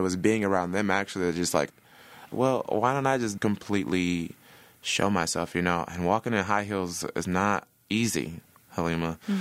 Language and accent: English; Milwaukee, Wisconsin, United States; So I'm born and raised here in Milwaukee. Grew up all over the city, so South Side, living in very, like, low socioeconomic areas.